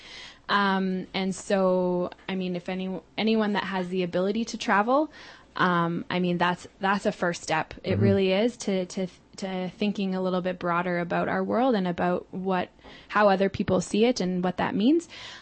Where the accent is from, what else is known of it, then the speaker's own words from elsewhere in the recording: Canada; how I was benefiting from these things as a Canadian citizen and as someone who benefits from the Canadian pension plan.